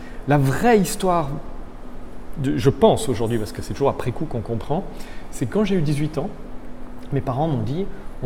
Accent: Switzerland; je suis à moitié suisse, j'ai grandi en Suisse

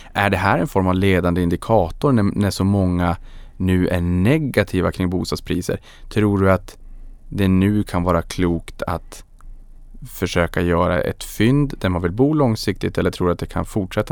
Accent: Boden, Norrbotten County, Sweden; Och i Boden där jag kommer ifrån, då lämnade man och gick från hus och hem.

